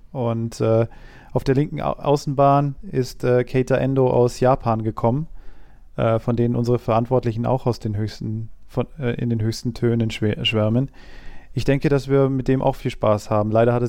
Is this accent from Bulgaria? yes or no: no; Cologne, North Rhine-Westphalia, Germany; als Kölner hätte ich mich auch sehr darüber gefreut, Unioner in Köln begrüßen zu können.